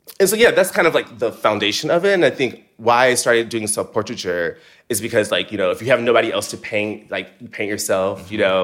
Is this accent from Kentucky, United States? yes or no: no; Seale, Alabama, United States; In Alabama, right. Uh-huh. I'm from Seal, Alabama.